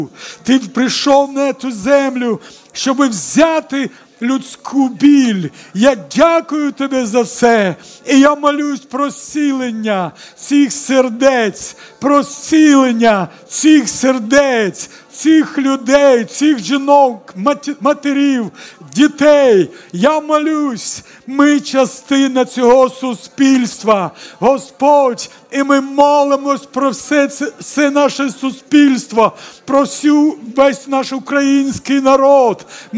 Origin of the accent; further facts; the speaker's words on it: Kyiv, Ukraine; тут я із Києва